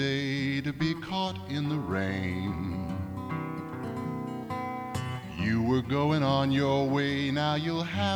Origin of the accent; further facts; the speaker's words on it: California, United States; Yes, I am from California, and we only have two seasons out in California.